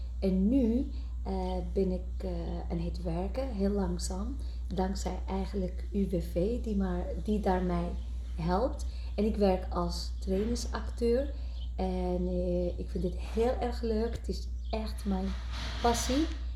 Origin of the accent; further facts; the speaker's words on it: Morocco; Ik ben een Marokkaanse vrouw van 47 jaar.